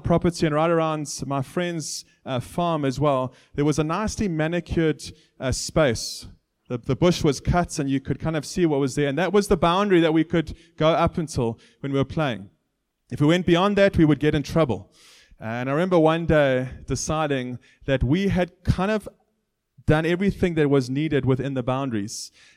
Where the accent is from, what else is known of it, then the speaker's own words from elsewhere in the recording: Botswana; I grew up in Botswana. Any other Botswana people here? And it was a beautiful privilege to grow up in Botswana because my playground was the bush. We lived on the outskirts of town